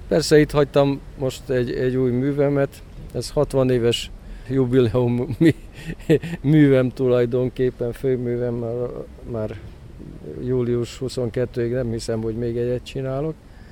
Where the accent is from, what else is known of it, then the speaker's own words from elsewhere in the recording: Zakarpattia Oblast, Ukraine; Hát igen, kisebbségi magyar vagyok ott Kárpátalján, Ukrajnában